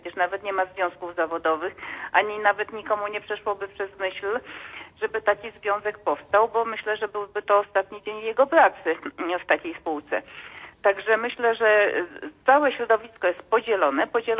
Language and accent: Polish; Lublin, Lublin Voivodeship, Poland; z Lublina. Akurat ja jestem lekarzem specjalistą, akurat pochodzę z Lublina i z rodziny lekarskiej